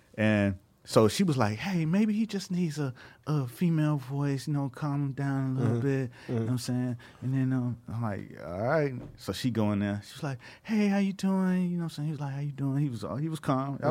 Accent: Miami, Florida, United States; And then, of course, I'm from Miami, so I was like, yo, let's put … on because they was in Tallahassee when I was out there.

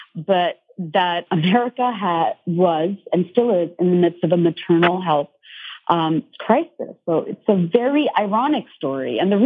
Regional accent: Dhaka, Dhaka Division, Bangladesh; I grew up in Bangladesh, which is Dhaka, Bangladesh, which is right next to, it's a small country right next to India

